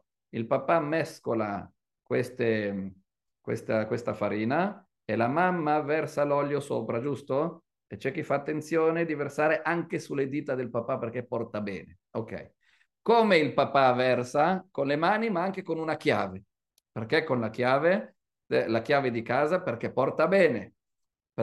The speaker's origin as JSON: {"language": "Italian", "country": "Morocco", "said": "Io sono del Marocco e non ho questa tradizione"}